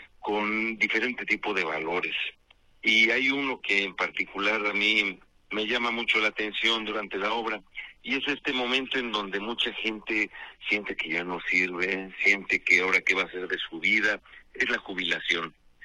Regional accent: Guadalajara, Jalisco, Mexico; now in Mexico City, Mexico; Yo nací en Guadalajara, como tú ya lo sabes, ahí en el barrio de San Carlos, y muy niño me trajeron a la Ciudad de México, a una colonia que se llama La Nueva Santa María.

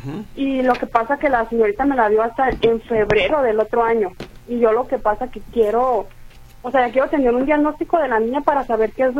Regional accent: Teuchitlán, Jalisco, Mexico; Yo soy de Teuchitlán.

